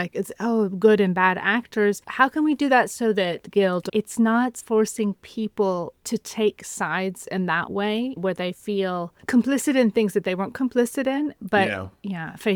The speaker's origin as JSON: {"language": "English", "country": "United States", "tie": "born there", "moved": "yes", "said": "I was born in America, though not living there now."}